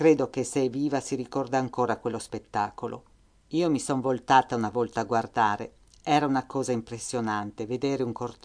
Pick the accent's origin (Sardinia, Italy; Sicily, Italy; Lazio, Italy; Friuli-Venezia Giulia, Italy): Friuli-Venezia Giulia, Italy; Udine; Io sono italiana di Udine